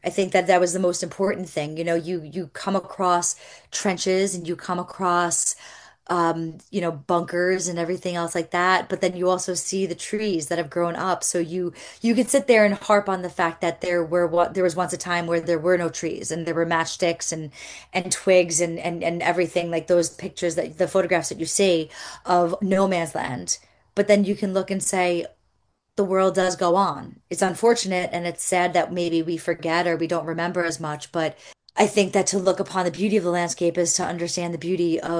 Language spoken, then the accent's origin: English; United States; I'm very conscious of the fact that I'm an American walking through a very European part of history until 1917.